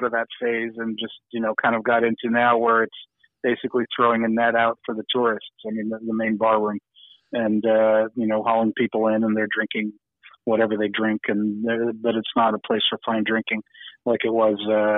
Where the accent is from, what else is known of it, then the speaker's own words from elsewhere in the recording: New York, United States; I mean, you know, I'm from New York, and New York in the 1970s was quite an eye-opener, as was Bourbon Street.